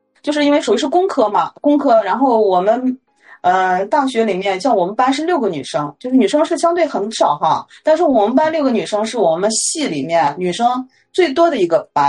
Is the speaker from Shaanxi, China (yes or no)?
yes; Huxian, Shaanxi, China; moved away as an adult; also born or lived in Wuhan / Harbin; now in Suzhou, China; 我呢是80年出生的，我今年已经46周岁了，然后我是那个是老家是陕西户县的，然后我在就是1999年就99级的，就是在武汉上的大学，然后03年大学毕业，在东北就在哈尔滨工作了10年。